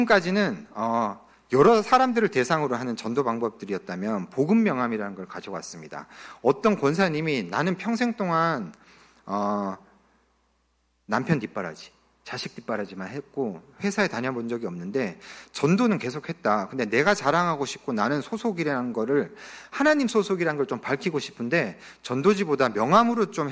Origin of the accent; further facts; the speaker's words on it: Pohang, North Gyeongsang, South Korea; 포항 출신이고 해병대 나오면 수영을 뭐 죽지 않을 만큼은 하지만 잘하진 않거든요.